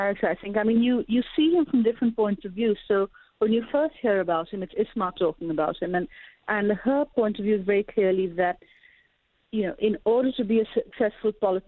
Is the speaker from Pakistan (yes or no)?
yes; Pakistan; And quite possibly this has to do with growing up in Pakistan, where, you know, that distinction between lived lives and politics is just not a distinction anyone would believe in.